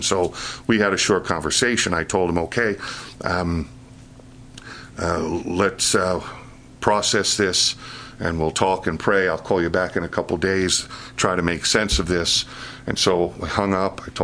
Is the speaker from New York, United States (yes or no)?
yes; Queens, New York, United States; now in New Jersey, United States; I grew up in Queens, Nassau. My wife grew up in Suffolk County, if you know Long Island. We were New York, Long Island people.